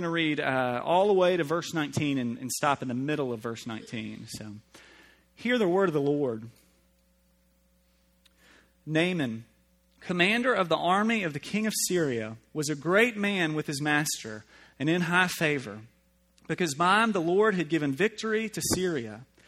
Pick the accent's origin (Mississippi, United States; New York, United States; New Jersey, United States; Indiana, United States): Mississippi, United States; Jackson; I'll be moving back to my hometown, Jackson, Mississippi, to work with RUF there at Mississippi College.